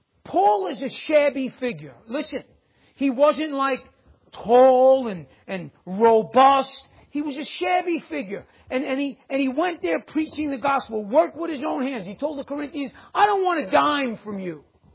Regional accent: New York, United States; I can say that. I'm from New York. It was a bad neighborhood.

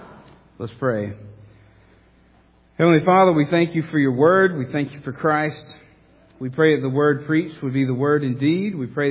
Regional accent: Fort Valley, Georgia, United States; So I grew up in Fort Valley, Georgia, which is the next town over on 96, heading west.

